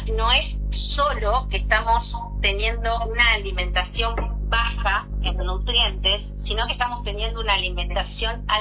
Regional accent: Arias, Córdoba, Argentina; quería aclararles que soy de Arias, provincia de Córdoba.

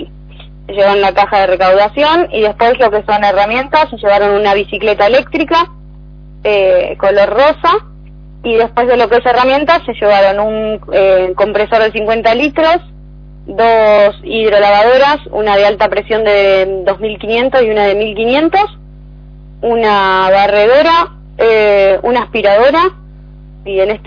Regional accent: Cañuelas, Buenos Aires Province, Argentina; Yo soy de Cañuelas

